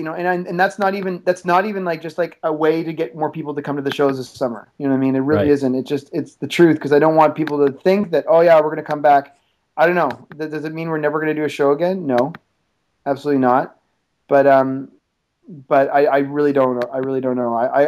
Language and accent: English; Canada; And we also get deported if we lie, because we're Canadian.